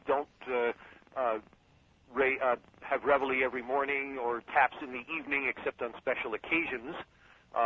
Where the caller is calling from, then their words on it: Keeseville, New York, United States; I'm calling from Keysville, New York, North Country Camps.